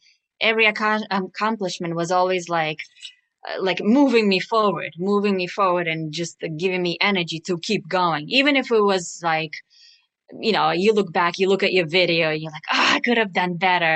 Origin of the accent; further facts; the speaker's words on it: Russia; I am originally from Russia.